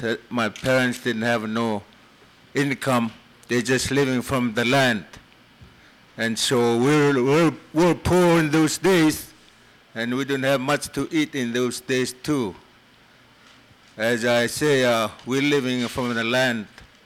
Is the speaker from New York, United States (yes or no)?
no; Kotlik, Alaska, United States; I'm from Katlik, and I'm representative of Bill Morslow.